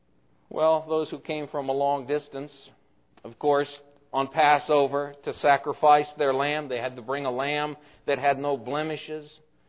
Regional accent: Portland, Oregon, United States; The church I grew up in Portland, Oregon, in some senses, I kind of liked it.

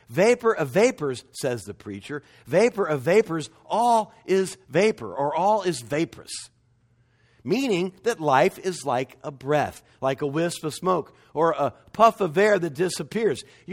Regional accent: Dallas, Texas, United States; Growing up in Dallas, big, wide, concrete boulevards and the clouds would cast those shadows

